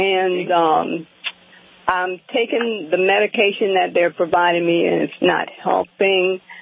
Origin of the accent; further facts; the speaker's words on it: Baton Rouge, Louisiana, United States; I'm Baton Rouge, Louisiana.